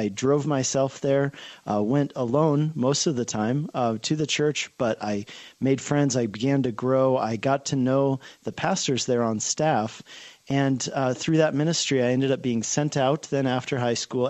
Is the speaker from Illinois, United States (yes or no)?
no; Denver, Colorado, United States; Yeah, so I grew up in Denver. I'm a Colorado native. I grew up in Denver, went to Pomona High School.